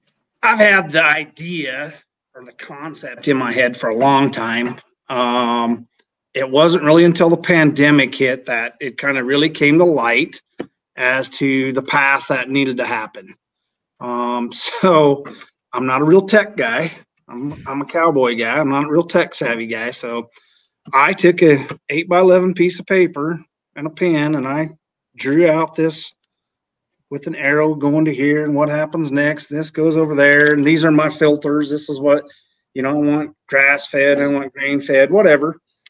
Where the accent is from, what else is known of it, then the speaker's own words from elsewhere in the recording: Jackson, Wyoming, United States; Yeah, so I grew up in Jackson, Wyoming.